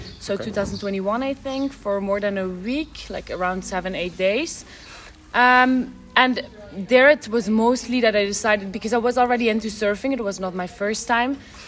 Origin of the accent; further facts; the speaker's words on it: Flanders, Belgium; English is a second language; So I'm from Belgium, from the Flemish part. I'm 20 years old at the moment.